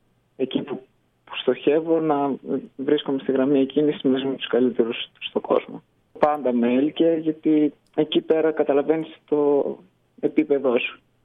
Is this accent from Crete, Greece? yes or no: no; Thessaloniki, Central Macedonia, Greece; Ναι, είμαι από Θεσσαλονίκη.